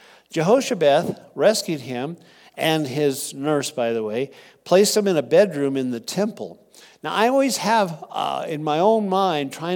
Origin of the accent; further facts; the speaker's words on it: Texas, United States; If I said those wrong, I apologize. I'm from Texas.